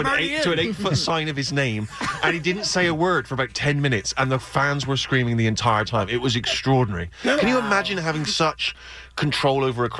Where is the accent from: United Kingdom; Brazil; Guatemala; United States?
United Kingdom; well, what am I? I'm a British writer.